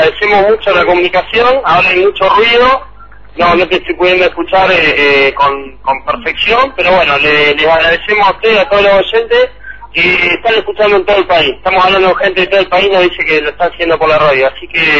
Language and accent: Spanish; Luján, Buenos Aires Province, Argentina; yo no soy acá de Tinogasta, vengo de Luján, de Buenos Aires